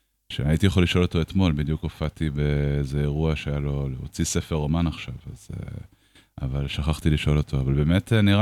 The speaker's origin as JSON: {"language": "Hebrew", "town": "Jerusalem", "region": "Jerusalem District", "country": "Israel", "said": "אני ירושלמי. כאילו, אי אפשר להוציא את הירושלמיות ממני, למרות שאני כבר לא גר בירושלים."}